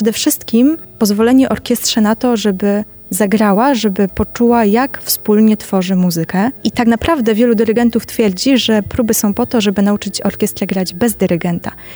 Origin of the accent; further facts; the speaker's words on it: Częstochowa, Silesian Voivodeship, Poland; Urodziłam się tutaj w Częstochowie, wracam często do rodzinnego miasta